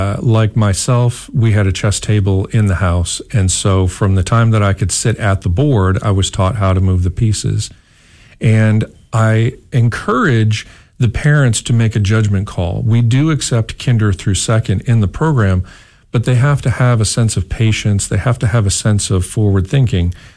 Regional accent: Rhode Island, United States; And I grew up in Rhode Island. So there's a St. Bernard's Catholic Church right there in Wickford.

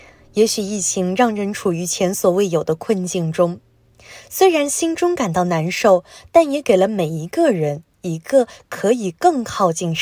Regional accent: Hong Kong; 小时候，我在香港长大，家中有七个兄弟姊妹

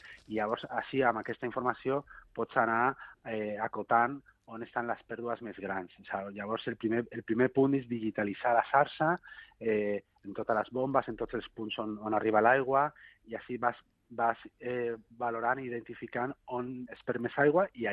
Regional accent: Jesús, Catalonia, Spain; I poso un exemple a Jesús, jo soc de Jesús

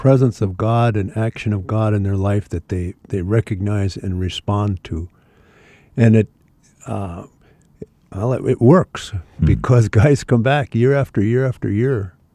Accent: Superior, Wisconsin, United States; I grew up in Superior, Wisconsin. I went to high school at Campion Jesuit High School in Prairie du Chien.

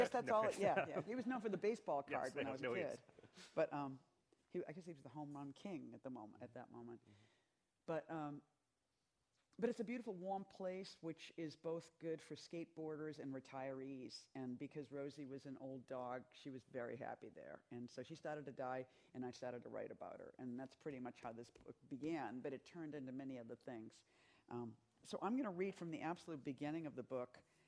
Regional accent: Boston, Massachusetts, United States; also born or lived in San Diego; now in New York, United States; I've lived in New York. I grew up in Boston, and I left Boston in 1974. And I've lived in New York ever since.

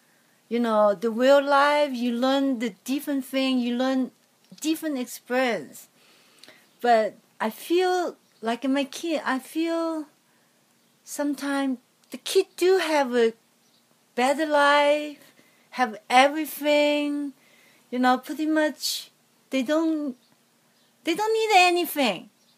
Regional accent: China; When I grew up, I don't have a single toy. I always just, kids like my age, grew up in the village

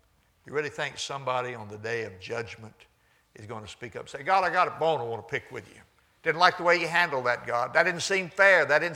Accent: Houston, Texas, United States; I grew up in Houston when I was a kid growing up there.

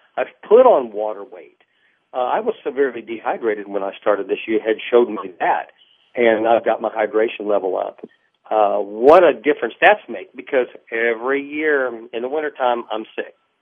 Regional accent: Greenwood, Indiana, United States; from Greenwood, Indiana, and I met John probably back in November.

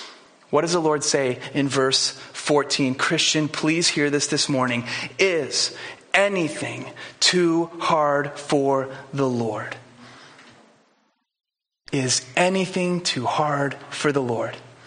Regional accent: Idaho, United States; we are two nobodies from Idaho, this small town in Idaho.

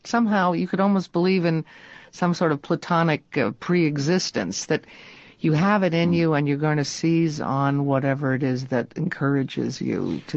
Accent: United States; Of course I'm an American, for heaven's sakes.

